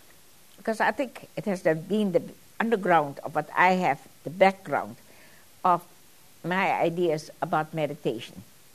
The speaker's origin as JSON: {"language": "English", "country": "Australia", "tie": "born or raised there", "said": "And of course, I grew up in Australia, and as I said, I went to Australia and left."}